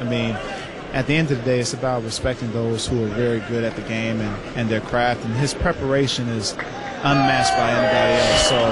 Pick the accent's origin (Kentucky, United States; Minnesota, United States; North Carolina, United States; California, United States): California, United States; Fresno; Fresno, California.